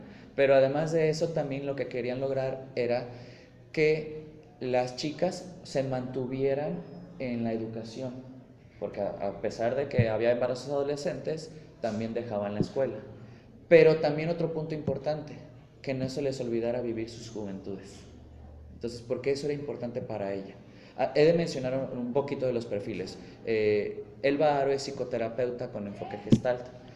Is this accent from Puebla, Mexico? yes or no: no; Los Cabos, Baja California Sur, Mexico; yo vengo de Los Cabos, Baja California Sur, y por eso pongo la imagen del territorio nacional